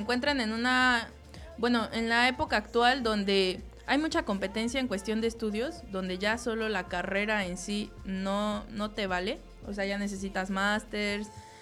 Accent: Mexico; yo les puedo decir que soy de México, que ves a doctores que están de taxistas

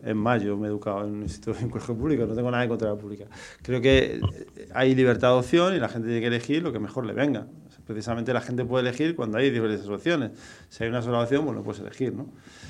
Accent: Madrid, Community of Madrid, Spain; Pero si lo digo, claro, yo como soy de Madrid hago hincapié en eso, ¿no?

